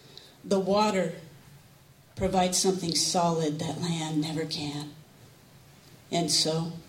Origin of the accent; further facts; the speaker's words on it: Harkers Island, North Carolina, United States; When I grew up on Harker's Island, there were 4 fish houses, 7 scallop houses, and everybody lived out of the water.